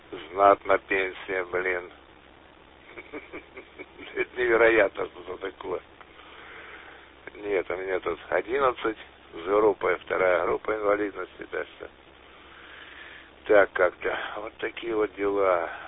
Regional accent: Makiivka, Donetsk Oblast, Ukraine; Да я сам родом из Макеевки, говорится, знаю, что там погоды такие.

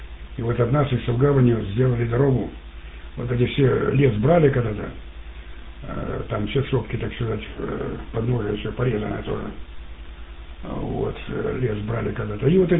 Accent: Chelyabinsk, Chelyabinsk Oblast, Russia; Я сам тоже из Челябинска призывался.

